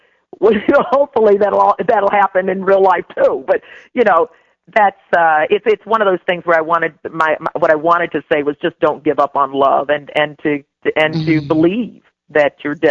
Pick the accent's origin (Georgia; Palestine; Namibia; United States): United States; North Carolina; I think I'm one of the last generations that actually drank colored water and that kind of thing growing up in North Carolina.